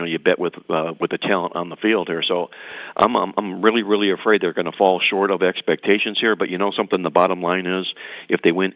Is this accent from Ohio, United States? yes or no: yes; Cleveland, Ohio, United States; I'm from Cleveland. Why not?